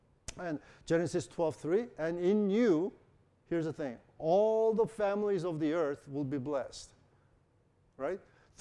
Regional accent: South Korea; and I came from Korea, so the Buddhist people, you know, what they do is they spend their time in the mountain

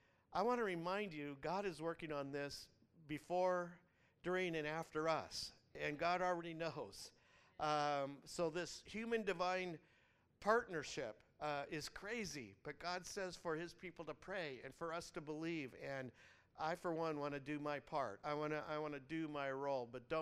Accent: United States; Now, this is hard because as an American, my worldview, I have a lot of confidence in our country being a world power

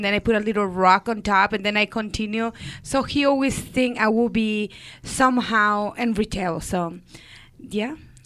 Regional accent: Chihuahua, Mexico; I'm an only child in Chihuahua, Mexico. Chihuahua is the border with El Paso, so I grew up over there. We live in a small little farm until I was 8.

